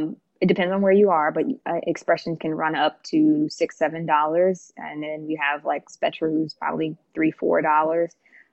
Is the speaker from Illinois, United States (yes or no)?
no; Missouri, United States; now in Los Angeles, United States; I'm from Missouri. So before I moved to LA, like, I didn't know anything about the school except that's where they filmed Love and Basketball.